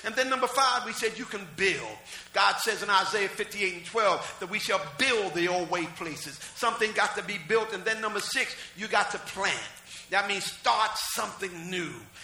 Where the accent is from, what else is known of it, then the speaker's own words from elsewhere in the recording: New Jersey, United States; But they had the Newark riot. Newark is 5 minutes away from my hometown.